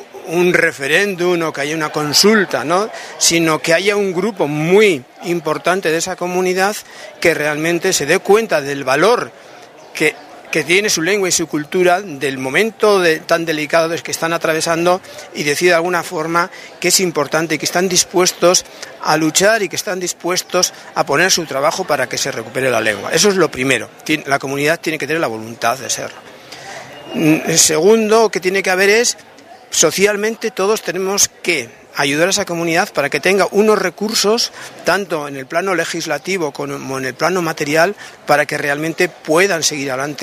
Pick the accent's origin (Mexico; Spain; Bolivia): Spain; Basque Country; first language Basque; Spanish is a second language; soy de una comunidad europea que es la del País Vasco. Yo también hablo una lengua muy distinta del castellano, que es mi lengua materna, mi primera lengua, la que me enseñaron en mi familia.